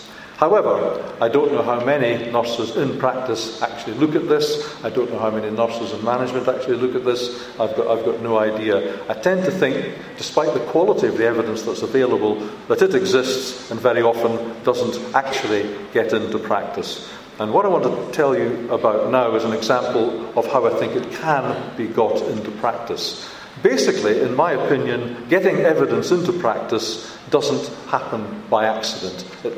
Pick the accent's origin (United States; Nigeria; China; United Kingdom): United Kingdom; Scotland; now in Saudi Arabia; As a Scotsman, that appeals to me.